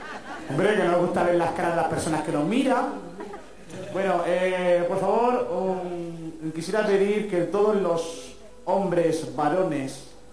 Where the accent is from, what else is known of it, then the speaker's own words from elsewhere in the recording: Beniel, Region of Murcia, Spain; De Murcia serás tú, yo soy de Beniel.